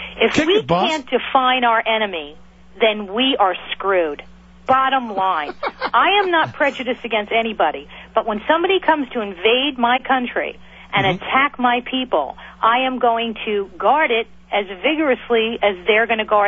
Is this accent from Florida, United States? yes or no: no; New York, United States; And I'm from New York, so I'm very, very picky.